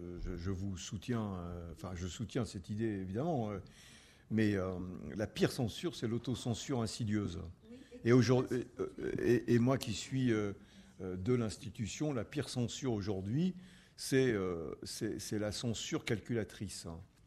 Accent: Hauts-de-France, France; j'habitais le Nord à l'époque. Enfin, je suis originaire du Nord.

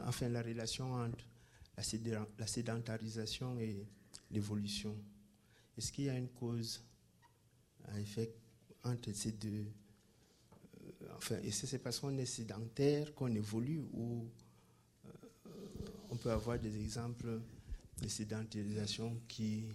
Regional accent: Cameroon; Oui, parce que moi je viens du Cameroun

